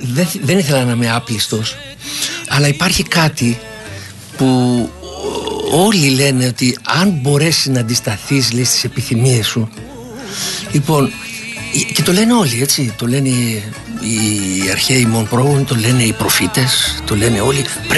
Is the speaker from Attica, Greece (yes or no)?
yes; Athens, Attica, Greece; also born or lived in Piraeus; παρότι είμαι Πειραιώτης και έπρεπε να είμαι Ολυμπιακός, Εγώ μεγάλωσα στην Αθήνα πιο πολύ καιρό.